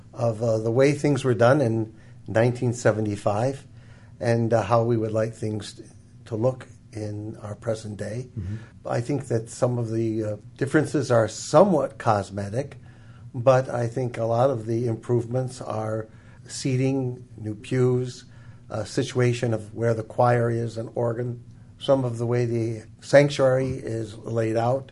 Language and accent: English; Akron, Ohio, United States; I am from Akron, and I spent most of my priesthood on the East Side.